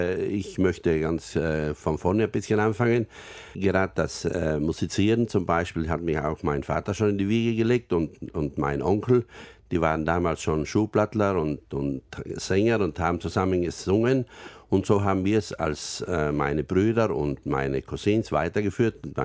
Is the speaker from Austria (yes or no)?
no; Pfalzen, Trentino-Alto Adige, Italy; ich stamme aus der … in Pfalzen, aus der Großfamilie.